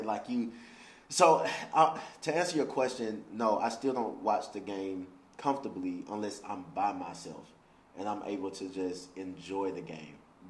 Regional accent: Alabama, United States; Yeah. And it's so, because I'm from Alabama.

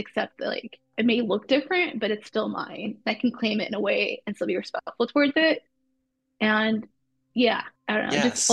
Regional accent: Chicago, Illinois, United States; I grew up in Chicago, but then we moved out of it to like a country area in like southern Illinois.

